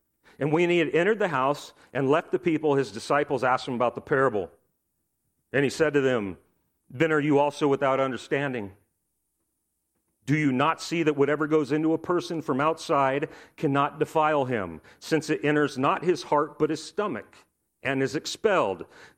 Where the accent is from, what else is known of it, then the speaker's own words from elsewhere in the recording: United States; I'm just going to call it Corbin because I'm an American.